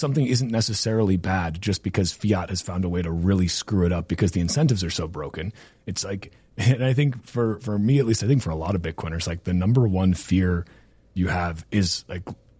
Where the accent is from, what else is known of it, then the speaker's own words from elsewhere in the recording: United States; for me, at least, like as an American, when I hear insurance, the first thing I think of is health insurance